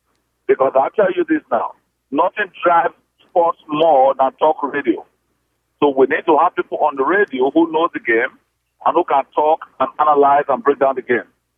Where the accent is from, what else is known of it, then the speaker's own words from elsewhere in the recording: Nigeria; moved away; I'm originally from Nigeria.